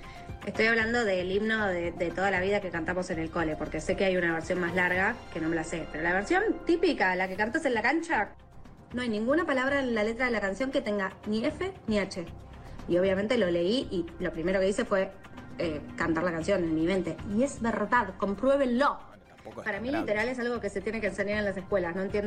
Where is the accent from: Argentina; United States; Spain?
Argentina; No sé si soy la única argentina que no lo sabe